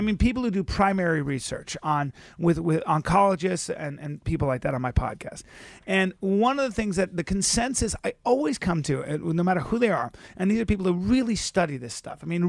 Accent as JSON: {"language": "English", "town": "Los Angeles", "region": "California", "country": "United States", "said": "I'm a comedian from Los Angeles."}